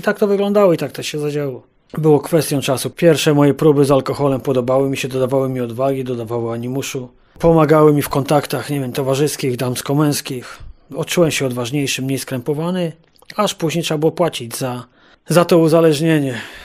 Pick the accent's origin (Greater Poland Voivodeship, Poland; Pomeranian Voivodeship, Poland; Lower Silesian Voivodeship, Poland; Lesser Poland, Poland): Lower Silesian Voivodeship, Poland; Jestem z Dolnego Śląska, pochodzę z małej miejscowości Podwrocławia.